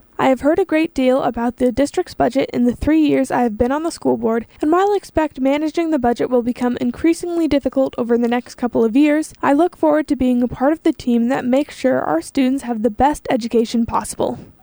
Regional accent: Valdez, Alaska, United States; I was raised in Valdez and currently have 4 children enrolled in the district.

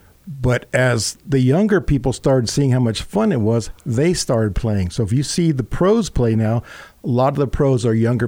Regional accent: Price, Utah, United States; now in California, United States; Yes, I'm originally from Price. My parents moved us away to California about 2 years ago.

